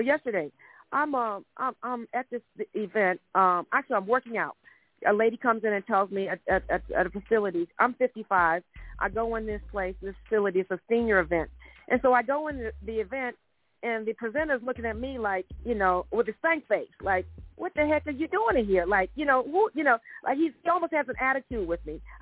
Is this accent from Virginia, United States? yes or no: no; Washington, District of Columbia, United States; I am from Washington, D.C., born and raised.